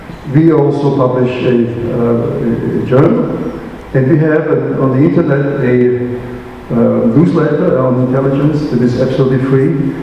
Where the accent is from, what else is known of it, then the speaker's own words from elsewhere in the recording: Austria; English is a second language; Where are you from, did you say? And I didn't really think that he knew where Austria was, but I said Austria